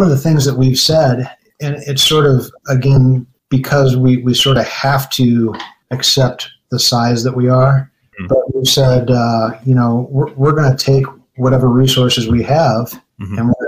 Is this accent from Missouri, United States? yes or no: yes; St. Louis, Missouri, United States; I'm from St. Louis, and it really reminds me.